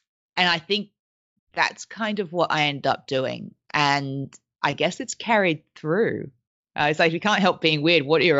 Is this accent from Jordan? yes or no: no; Australia; first language French; English is a second language; I grew up in Australia. My mother was Mauritian, French Mauritian. Met my dad in South Africa. My dad was British. They had me in Australia and I grew up speaking French.